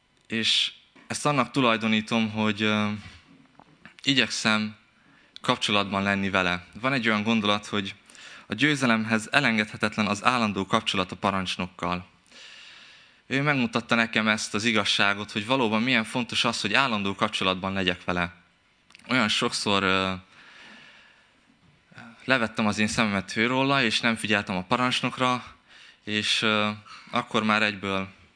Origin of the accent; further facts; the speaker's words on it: Sălard, Bihor, Romania; also born or lived in Oradea; egyetemen vagyok itt, és tanulmányomat végzem, de pontosabban szalárdi származású vagyok.